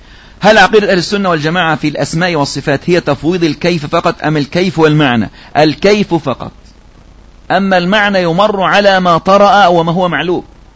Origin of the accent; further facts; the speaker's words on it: Egypt; وخاصة بلادنا مصر، هذه مستهدفة